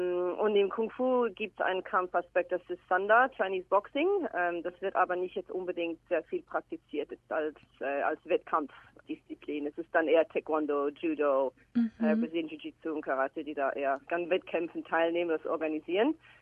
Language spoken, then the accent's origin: German; Switzerland; now in Melbourne, Australia; ich bin ursprünglich aus der Schweiz, bin jetzt seit 10 Jahren in Melbourne.